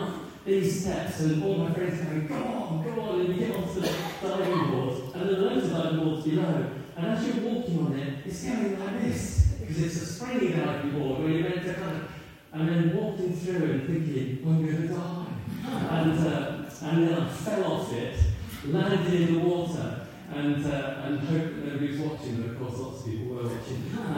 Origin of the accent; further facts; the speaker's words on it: Aldershot, South East England, United Kingdom; I was thinking when I was growing up, I was born in Aldershot, and in Aldershot we had a big outdoor swimming pool.